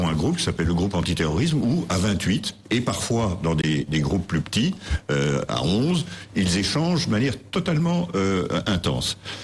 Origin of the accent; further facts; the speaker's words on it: Belgium; Moi, je dirais que je suis belge